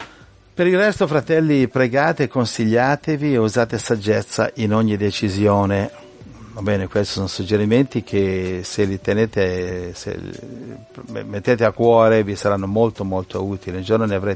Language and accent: Italian; Lombardy, Italy; come il paesotto dove sono cresciuto io vicino a Milano, è piccolino